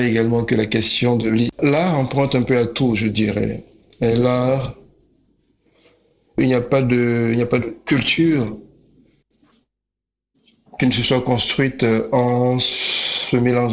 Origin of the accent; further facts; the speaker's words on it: Côte d’Ivoire; Je suis né donc en Côte d'Ivoire, comme tu l'as dit, j'y ai grandi et pendant longtemps donc, j'ai été influencé par cette culture ivoirienne qui est celle de ma mère.